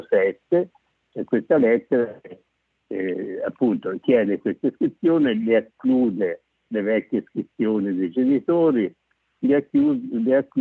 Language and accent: Italian; Lucca, Tuscany, Italy; io, essendo nato e cresciuto a Lucca, in particolare a Musigliano, paese pucciniano